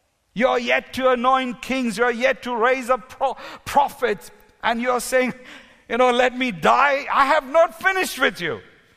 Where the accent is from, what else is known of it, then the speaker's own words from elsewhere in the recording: India; I'm speaking because I'm an Indian.